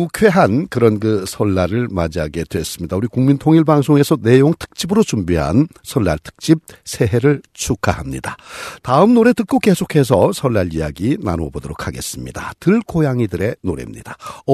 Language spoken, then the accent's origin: Korean; Gyeongsan, North Gyeongsang, South Korea; 우리 저 제 고향인 경산에서 태어나신 분입니다.